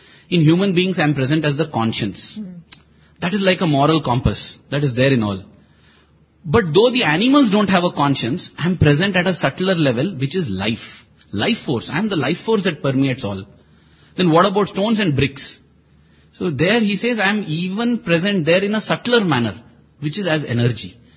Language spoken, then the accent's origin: English; Puttaparthi, Andhra Pradesh, India; So I told her, see, madam, I am from Puttaparthi.